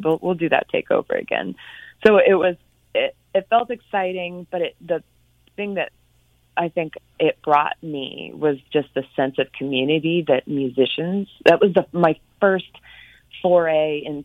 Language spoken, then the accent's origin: English; Tracy, California, United States; And I grew up in Tracy, California, and they had this little community access TV show.